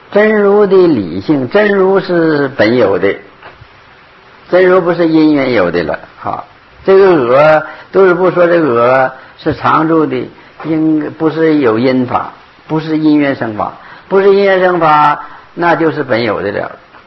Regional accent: Northeast China, China; 还是你们说的对，我是东北人的土话，没错。

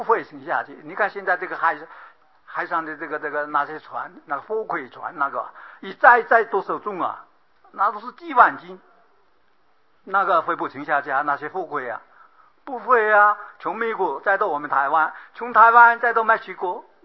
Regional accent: Guangdong, China; 我是大陆人广东人，我一想我的家我动个念头我就到我家里嘛

